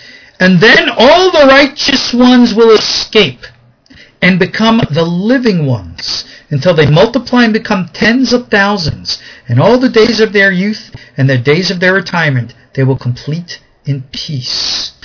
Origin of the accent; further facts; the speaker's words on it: Long Island, New York, United States; accent: East Coast; now in Israel; When I grew up here, I grew up on Long Island, New York. And I still haven't lost my good old East Coast accent.